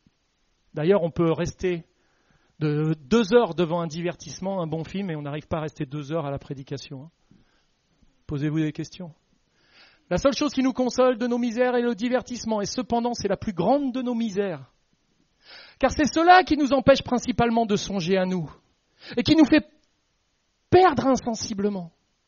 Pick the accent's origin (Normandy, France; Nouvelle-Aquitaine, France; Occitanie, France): Normandy, France; Moi, je suis issu de la Normandie et en Normandie, on a des marnières.